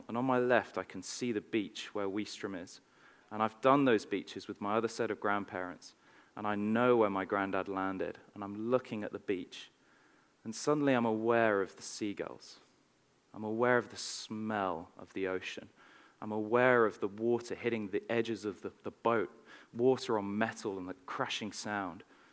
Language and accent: English; England, United Kingdom; As most of you know, I'm English. But my parents were in England.